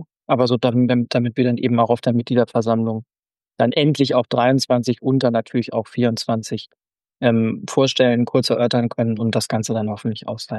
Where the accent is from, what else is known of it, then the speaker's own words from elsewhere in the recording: Schleswig-Holstein, Germany; finde ich persönlich eben auch wieder als Schleswig-Holsteiner natürlich unzureichend